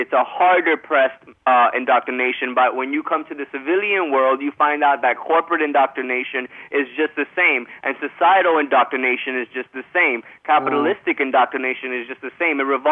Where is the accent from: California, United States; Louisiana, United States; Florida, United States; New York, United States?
Florida, United States; Miami; It was 5 years in, you know, like I was in Miami. I'm from Miami, and I was at the beach